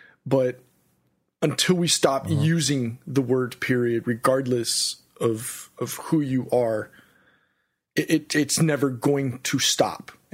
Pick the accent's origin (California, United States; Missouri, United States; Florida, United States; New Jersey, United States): Florida, United States; Miami; like Paris or some of the friends that I grew up with down in Miami